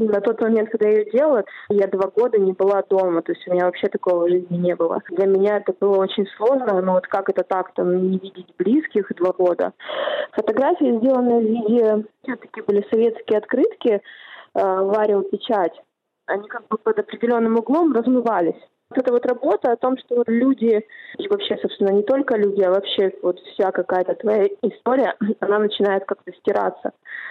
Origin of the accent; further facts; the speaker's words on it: Crimea, Ukraine; По отцу это вообще крымские греки, которые жили больше 2000 лет. Я такой коренной крымчанин с такой большой-большой семьей.